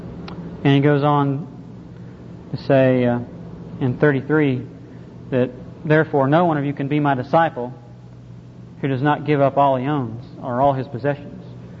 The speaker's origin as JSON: {"language": "English", "region": "North Carolina", "country": "United States", "tie": "born or raised there", "lives_now": "Oklahoma, United States", "said": "I grew up in North Carolina, and my parents, my brothers and sisters, they still live in North Carolina"}